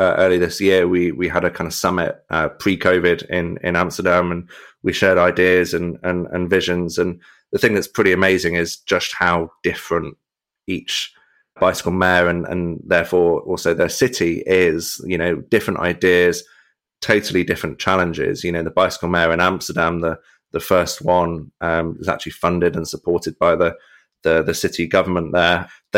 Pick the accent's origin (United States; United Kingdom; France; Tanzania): United Kingdom; Coventry, West Midlands; I'm from Coventry. I was born and bred in the city.